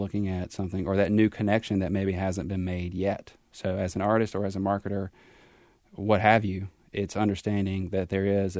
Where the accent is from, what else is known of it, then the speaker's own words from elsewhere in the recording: South Carolina, United States; My experience was South Carolina. I grew up in South Carolina.